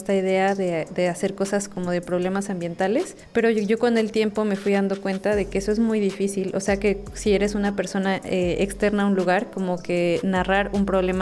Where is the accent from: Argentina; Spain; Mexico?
Mexico; Michoacán; vengo desde Michoacán.